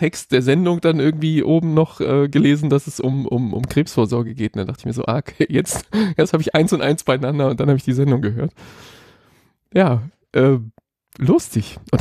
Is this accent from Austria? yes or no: no; Hamburg, Germany; um meine Heimatstadt Hamburg im hellsten Glanze erstrahlen zu lassen